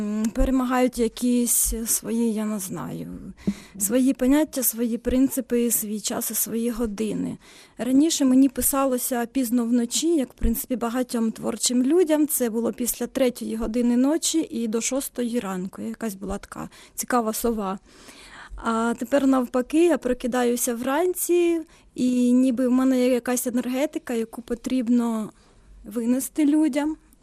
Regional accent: Sumy Oblast, Ukraine; born there; моя українська мова не зовсім українська, багато русизмів проскакує, оскільки я народилася в Сумській області.

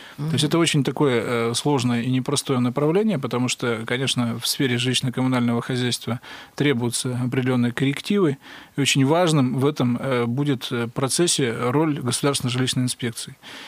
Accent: Zingino, Kirov Oblast, Russia; Это моя малая родина, хоть у меня написано везде, что я родился в городе Кирове, а так, так получилось в паспорте, да? Родился я в поселке Зингино Ореческого района.

